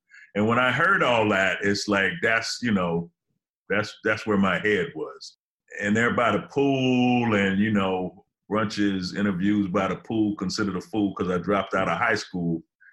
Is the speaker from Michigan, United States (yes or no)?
yes; Detroit, Michigan, United States; now in Los Angeles, United States; Well, I'm from Detroit, but I'm living in LA, so I gotta rep the West just on GP.